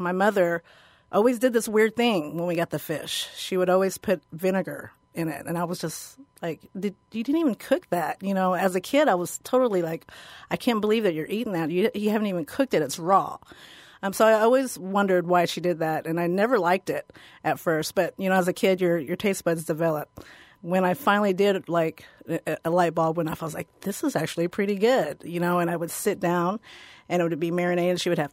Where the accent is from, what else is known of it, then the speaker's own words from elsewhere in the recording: Midwest, United States; because I grew up on the Ohio River with my American family, my American Irish grandmother. And we literally had a camp right on the Ohio River.